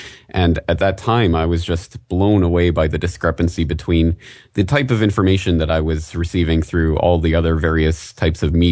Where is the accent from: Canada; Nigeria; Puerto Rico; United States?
Canada; Obviously, as a Canadian and someone who's grown up in that political climate, that's what I know best and feel best situated to talk about.